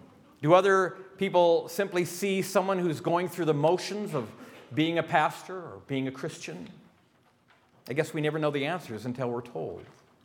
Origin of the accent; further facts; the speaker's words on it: North Dakota, United States; Growing up in North Dakota, when I was very young, I was the kid who could sing